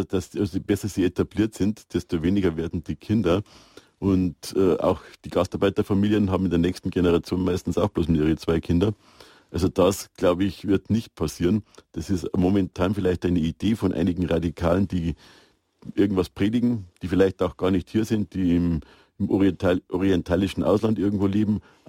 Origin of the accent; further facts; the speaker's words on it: Fürstenfeldbruck, Bavaria, Germany; Also in meiner Heimatstadt, da haben wir eine Erstaufnahme, eine Kleinstadt, Fürstenfeldbruck, wo ich wohne.